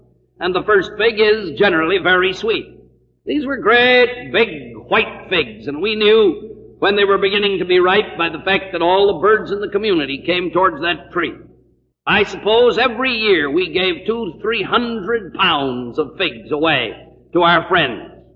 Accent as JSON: {"language": "English", "region": "California", "country": "United States", "tie": "born or raised there", "said": "I was brought up in California. The house in which I was born had approximately 75 feet away from it a fig tree."}